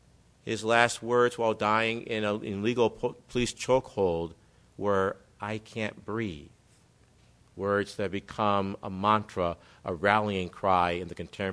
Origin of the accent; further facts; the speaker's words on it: Milwaukee, Wisconsin, United States; Dontre Hamilton, killed April 13th of 2014 in Milwaukee, Wisconsin, my hometown, at the age of 31.